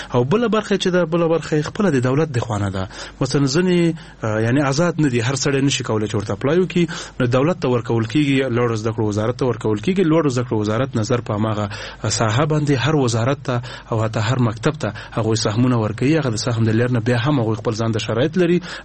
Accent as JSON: {"language": "Pashto", "region": "Nangarhar", "country": "Afghanistan", "said": "نو زه د ننګرهار ولایت یم."}